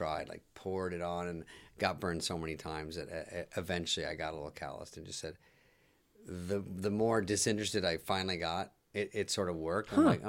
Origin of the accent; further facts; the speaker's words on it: Arizona, United States; Maybe that was Fred's. Fred's from Montana. I'm from Arizona.